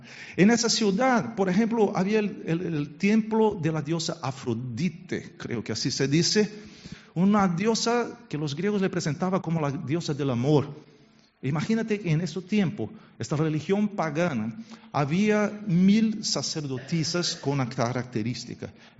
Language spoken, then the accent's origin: Spanish; Brazil; Spanish is a second language; es que en mi país, en Brasil, el mejor equipo que hay se llama